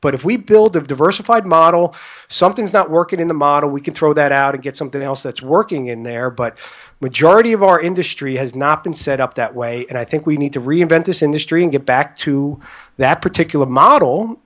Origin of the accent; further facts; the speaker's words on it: Staten Island, New York, United States; I grew up in Staten Island, New York, outside of New York City.